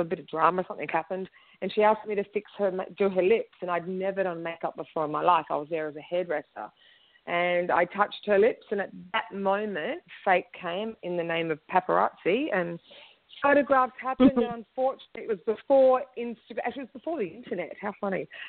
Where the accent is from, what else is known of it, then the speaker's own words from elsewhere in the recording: Sydney, New South Wales, Australia; now in Sydney, Australia; I'm from Sydney, Australia, but I do work quite a little bit in New York and a little bit in Paris and a little bit here, a little bit there.